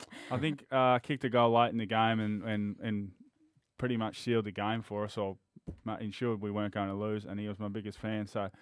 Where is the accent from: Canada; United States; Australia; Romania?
Australia; Swan Hill, Victoria; I grew up in Swan Hill in country Victoria.